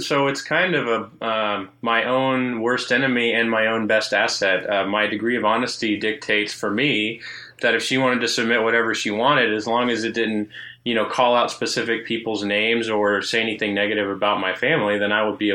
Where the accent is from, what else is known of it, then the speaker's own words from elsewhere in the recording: Texas, United States; I'm also from Texas. 20 years.